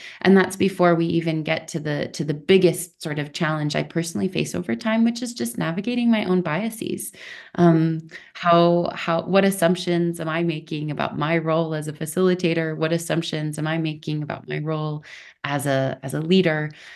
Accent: United States; now in Switzerland; I'm an American, I'm a middle-class white woman from the US living in Switzerland

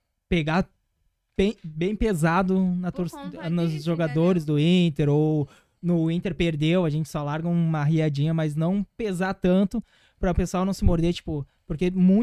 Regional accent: Viamão, Rio Grande do Sul, Brazil; Eu sou de Viamão

